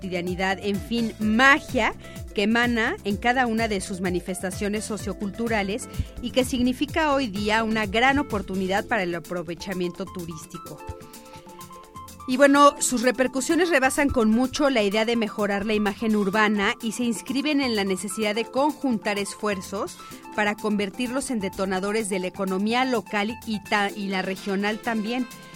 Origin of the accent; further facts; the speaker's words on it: Arandas, Jalisco, Mexico; Sí, también soy de Arandas.